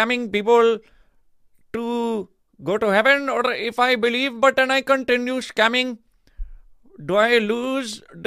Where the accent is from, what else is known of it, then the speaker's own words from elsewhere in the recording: India; You know, I come from India. They have Muslim and all kind of religion over there.